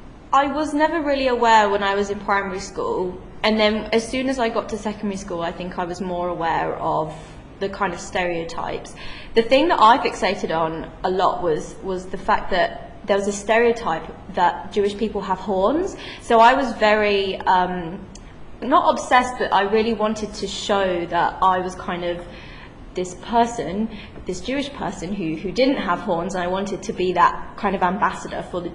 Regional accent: Birmingham, West Midlands, United Kingdom; So I grew up in Birmingham. So it was a very, very small Jewish community, and is getting smaller as we speak.

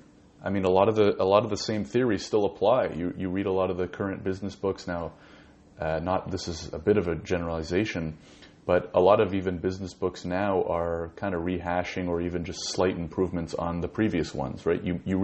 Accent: Ottawa, Ontario, Canada; born there; now in Toronto, Canada; I was born in Ottawa, which is the capital of Canada. Moved here about a year and a half ago

